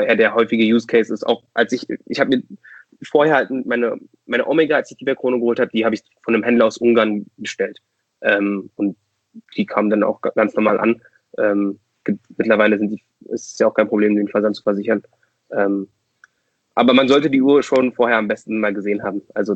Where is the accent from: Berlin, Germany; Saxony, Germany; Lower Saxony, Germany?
Berlin, Germany; Ich bin geboren in Berlin. Aufgewachsen und geboren in Berlin.